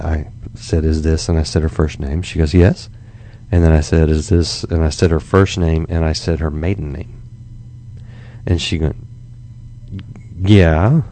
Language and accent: English; Dallas, Texas, United States; born there; So I went down to the courthouse in Dallas. I was born in Dallas.